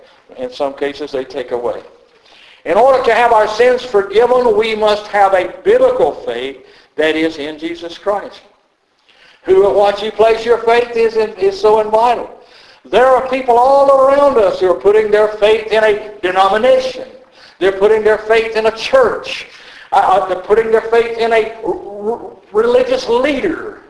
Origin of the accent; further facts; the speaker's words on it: North Carolina, United States; And we are from North Carolina, back in the olden days, years ago. We've been out here 27 years now.